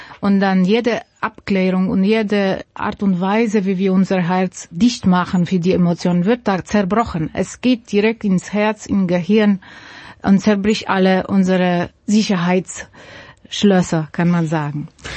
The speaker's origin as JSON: {"language": "German", "town": "Łódź", "region": "Łódź Voivodeship", "country": "Poland", "said": "Also ich komme aus Łódź"}